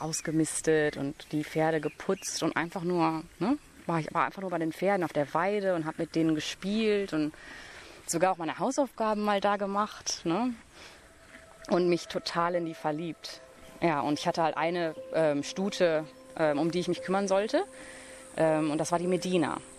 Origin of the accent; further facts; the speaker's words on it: Germany; born there; in Deutschland geboren. Meine Mutter ist deutsch, mein Vater ist Libanese.